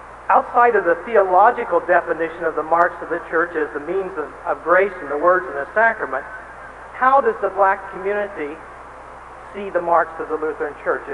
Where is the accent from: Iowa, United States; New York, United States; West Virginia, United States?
Iowa, United States; Des Moines; from Des Moines, Iowa.